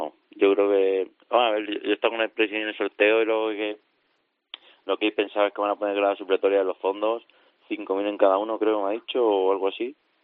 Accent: Madrid, Community of Madrid, Spain; yo soy de Madrid.

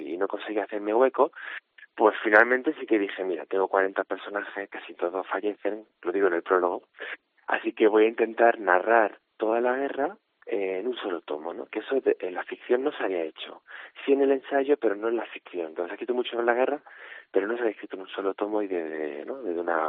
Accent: Andalusia, Spain; yo como jienense, uh-huh, me siento bastante manchego y también un poco extremeño.

